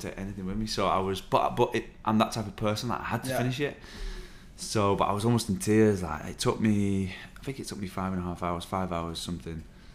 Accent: Wigan, North West England, United Kingdom; But then we went running, like, in my hometown around Wigan.

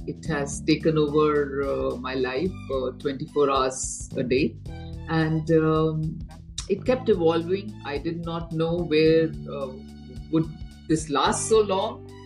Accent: Delhi, India; also born or lived in Durgapur; And we grew up in Delhi. Initial years, we moved to Delhi, and most of our life I've studied in the hostel. I was in Pillani, Billa schools.

